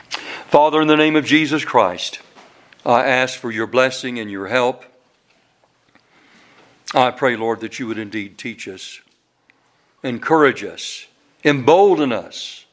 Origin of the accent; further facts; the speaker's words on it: the South, United States; I was raised in the South. I was raised on a farm.